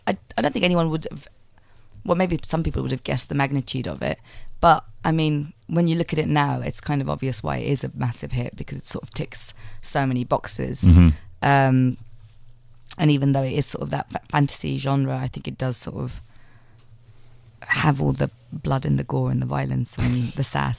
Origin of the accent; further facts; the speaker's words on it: Bagmati, Nepal; But yeah, I was brought up in Kathmandu Valley